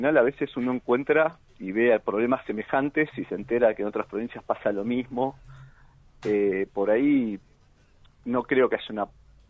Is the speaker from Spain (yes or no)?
no; Argentina; creemos que nos va a llevar a un mejor lugar como argentinos